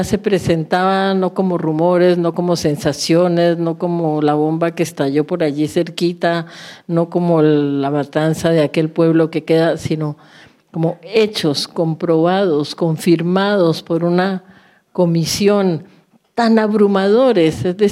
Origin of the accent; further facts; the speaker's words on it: Colombia; Es que nosotros somos así. Es que un colombiano no se queda varado.